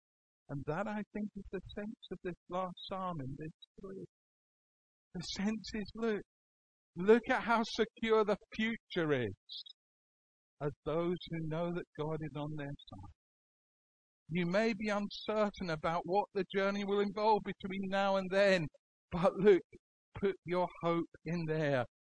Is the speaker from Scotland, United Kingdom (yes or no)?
yes; Edinburgh, Scotland, United Kingdom; I grew up in Edinburgh. Edinburgh, there's a castle on a rock.